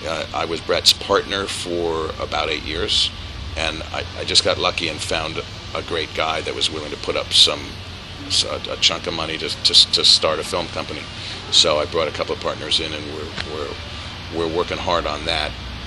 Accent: New York City, New York, United States; I'm from New York City originally.

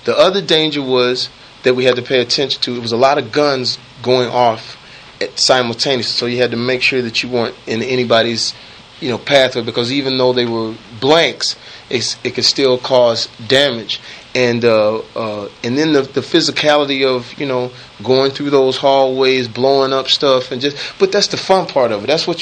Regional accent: Texas, United States; You know, even growing up in Texas, I just thought it was black, whites, and Mexicans.

